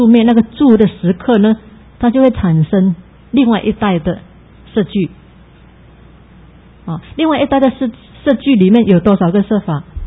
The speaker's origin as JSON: {"language": "Chinese", "country": "China", "said": "所以我们中国人呢喜欢吃热啊，是很有智慧的啊。"}